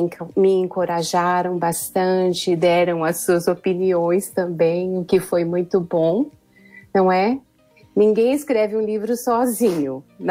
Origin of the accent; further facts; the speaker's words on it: Campinas, São Paulo, Brazil; eu sou natural de Campinas, São Paulo. Eu cresci numa família cristã. Aos 14 anos eu já me comprometi com Cristo.